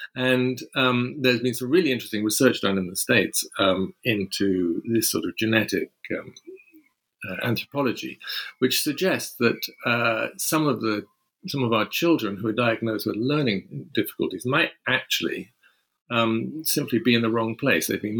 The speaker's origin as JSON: {"language": "English", "region": "London", "country": "United Kingdom", "tie": "born there", "said": "I'm a Londoner. I was born in London."}